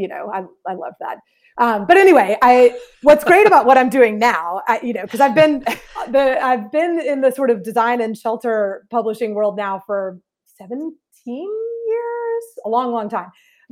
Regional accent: Atlanta, Georgia, United States; So I'm from Atlanta.

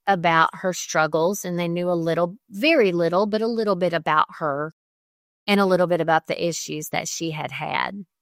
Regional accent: Texas, United States; I'm from Texas, so every word in Texas has three or four syllables.

